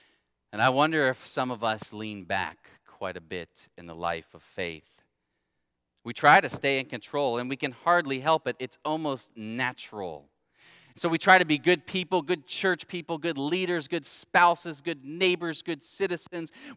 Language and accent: English; Ohio, United States; Growing up in Ohio, I never skied, wasn't on the radar.